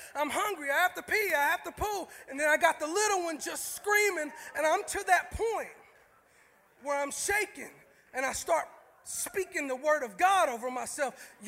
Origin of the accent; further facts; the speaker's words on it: Tennessee, United States; I'm from Tennessee. My wife and I, we drove up on Tuesday.